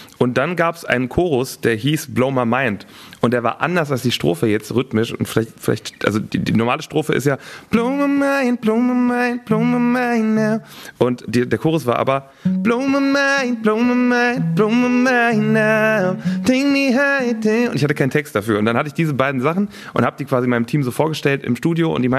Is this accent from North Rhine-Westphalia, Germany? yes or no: yes; Velbert, North Rhine-Westphalia, Germany; Ich komme aus Velbert. Velbert ist quasi zwischen dem Ruhrgebiet und dem Rheinland ein bisschen.